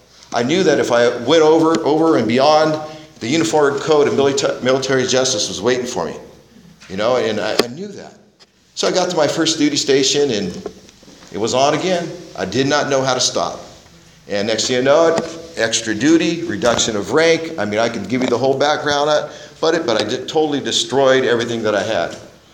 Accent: Fresno, California, United States; You know, I was born and raised in Fresno.

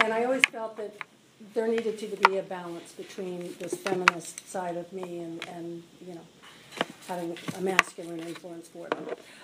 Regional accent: East Coast, United States; born there; But I'll go back to my background. I was born on the East Coast.

